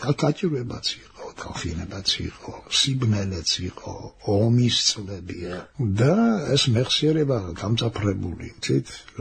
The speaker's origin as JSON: {"language": "Georgian", "region": "Tbilisi", "country": "Georgia", "tie": "born or raised there", "said": "სადაც დავიბადე და გავიზარდე თბილისში"}